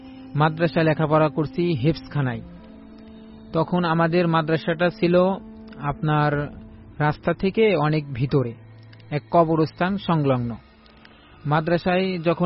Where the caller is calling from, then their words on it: Dhaka, Dhaka Division, Bangladesh; আমি ঢাকা সাইনবোর্ড থেকে এসেছি।